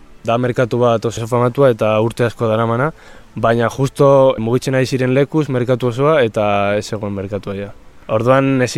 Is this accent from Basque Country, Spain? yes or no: yes; Vitoria-Gasteiz, Basque Country, Spain; born there; 20 urte ditut, Gasteizen jaio naiz